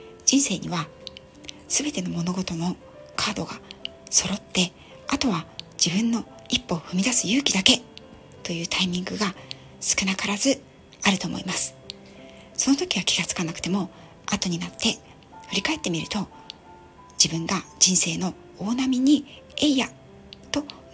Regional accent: Yokohama, Kanagawa, Japan; 私は5代目浜っ子なんですね。そして両親もこの横浜で代々事業を営んできたということで、田舎がないです。はい、ずっと建物に囲まれて暮らしてき

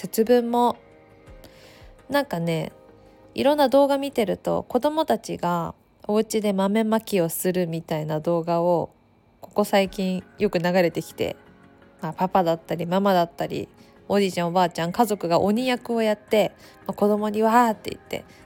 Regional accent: Takayama, Gifu, Japan; 私の生まれ故郷の岐阜県の高山もかなり雪が降って

